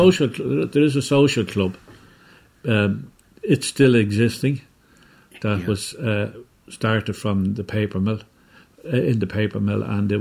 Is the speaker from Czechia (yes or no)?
no; Palmerstown, Leinster, Ireland; I was from Palmerstown, and I worked here.